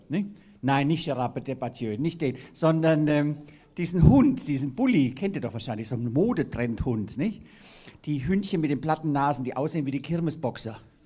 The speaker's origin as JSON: {"language": "German", "region": "Bavaria", "country": "Germany", "lives_now": "Hanover, Germany", "said": "als Fränkin wäre ich und Wahlhannoveranerin"}